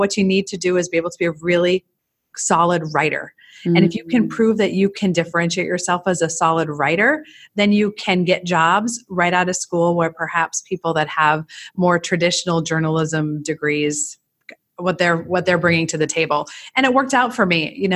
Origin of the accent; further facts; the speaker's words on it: Hutchinson, Minnesota, United States; I'm a Minnesota girl. I was born and raised in Hutchinson and knew that I wanted to go into television news.